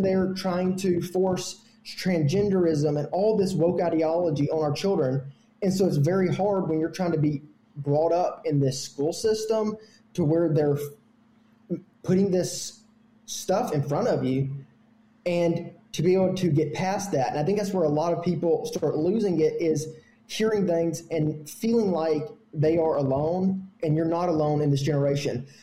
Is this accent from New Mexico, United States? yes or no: no; Montgomery, Alabama, United States; So I grew up in Montgomery, Alabama, And I was actually homeschooled throughout all of my high school